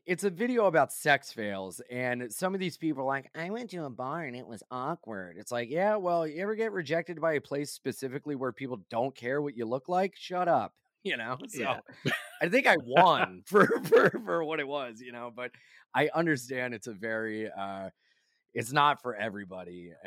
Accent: Wilmington, Delaware, United States; I grew up in Wilmington, Delaware. It was a very homogenous area.

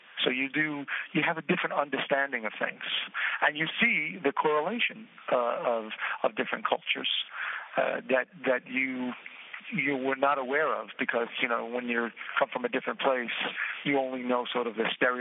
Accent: New York, United States; So it's growing up in New York is really growing up in this melting pot

